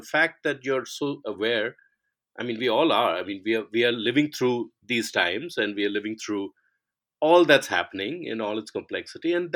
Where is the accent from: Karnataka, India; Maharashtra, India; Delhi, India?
Maharashtra, India; Mumbai; now in United States; We're living here now. We're permanent residents of the U.S. Mm-hmm. But I was born in Mumbai, in Bombay, as it was then. And I grew up in Bombay. Mm-hmm. And basically, I come from a very mixed background. It's a mixed race background.